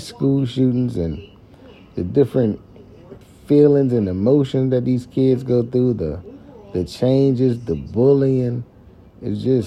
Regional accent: Maryland, United States; now in London, United States; I currently live in London, Ohio. I am originally from Maryland.

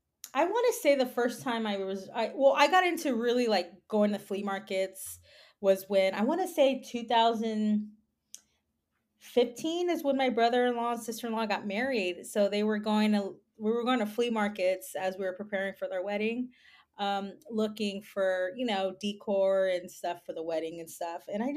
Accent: California, United States; And we're both from the Bay Area, which is so funny enough because I My family, they're Oakland A's fans

